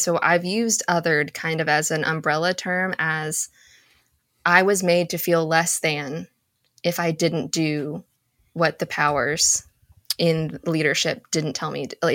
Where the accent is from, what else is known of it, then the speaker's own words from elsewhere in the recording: Texas, United States; I'm a Filipina American. My mother immigrated from the Philippines to Texas, of all places, in the 1980s.